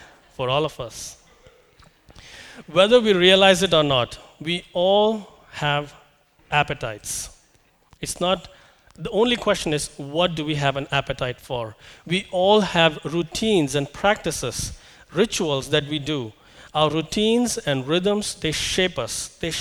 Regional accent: India; I'm from India, and I love, can you guess? I love curry.

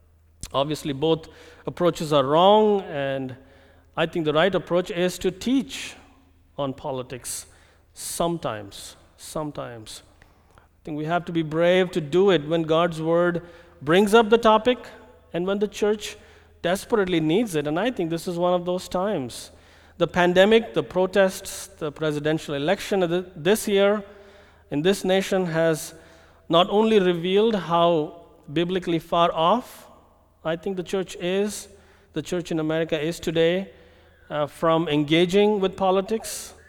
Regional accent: India; I'm coming from India. It is the largest democracy in the world.

